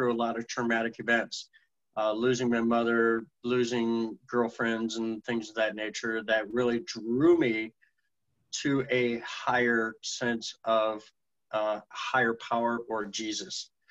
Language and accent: English; Midwest, United States; growing up in the Midwest here, obviously a lot of drinking.